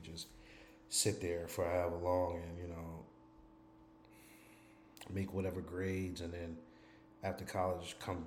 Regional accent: Irvington, New Jersey, United States; also born or lived in Alamogordo / Korea / Germany; I'm from Irvington, New Jersey. But I say right next door to North. I'm from Irvington.

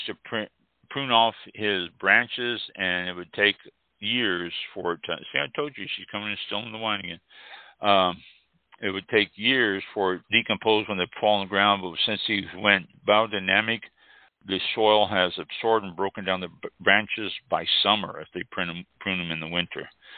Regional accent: Kansas City, Missouri, United States; based in Kansas City, Missouri. Yay, that's my hometown.

